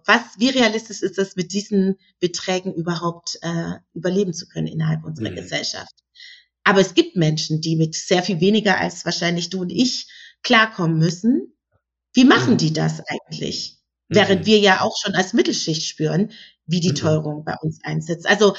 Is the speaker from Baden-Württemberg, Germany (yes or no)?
yes; Baden-Württemberg, Germany; Ich komme aus dem Schwäbischen